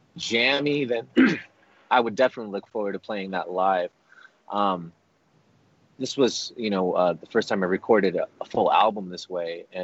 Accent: Philippines; I'm Filipino

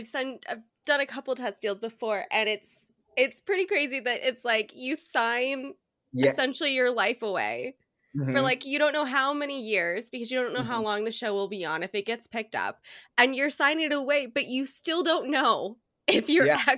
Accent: Portland, Oregon, United States; now in Los Angeles, United States; I'm in Los Angeles, but I'm from Portland, Oregon originally, but I live

